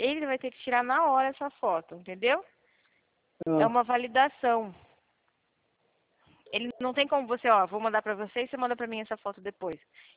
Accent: São Paulo, Brazil; eu sou daqui de São Paulo

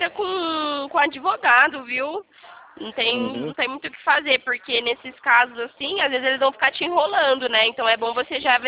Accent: São Carlos, São Paulo, Brazil; eu sou aqui de São Carlos

